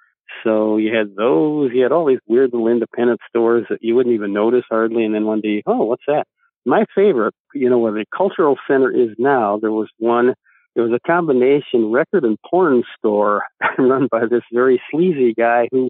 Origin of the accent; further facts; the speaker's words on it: Chicago, Illinois, United States; Well, I was born in Chicago. It's the only place I've ever lived.